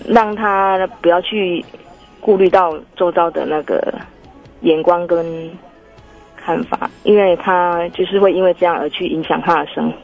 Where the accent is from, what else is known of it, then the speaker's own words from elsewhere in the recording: Hsinchu, Taiwan; 我是新竹的